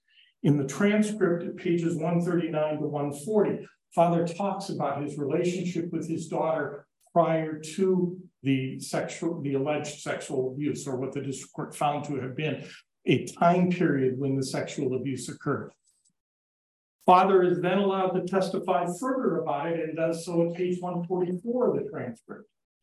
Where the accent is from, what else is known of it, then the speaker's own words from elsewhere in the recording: Mankato, Minnesota, United States; I'm an attorney from Mankato, Minnesota